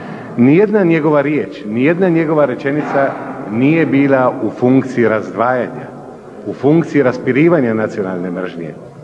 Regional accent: Split, Split-Dalmatia County, Croatia; Da, ja sam Hrvat i kao Hrvat sam ovdje i došao.

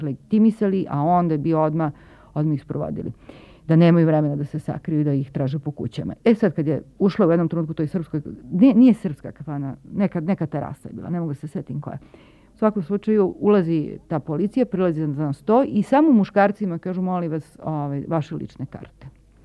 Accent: Italy; gde sam ne samo boravila, nego živela u Rimu, ja sam odrasla u Italiji

